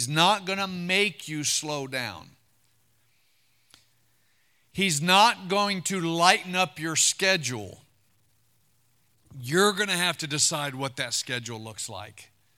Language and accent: English; Wisconsin, United States; a girl that I grew up with in Wisconsin, her niece just got diagnosed with something.